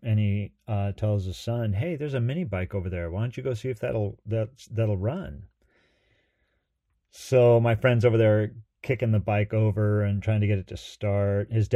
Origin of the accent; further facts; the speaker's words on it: Washington, United States; a friend of mine I grew up with up in Washington